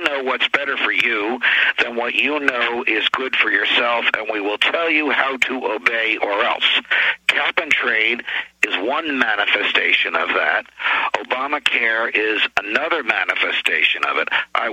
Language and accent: English; New Jersey, United States; There's a famous case in my home state of New Jersey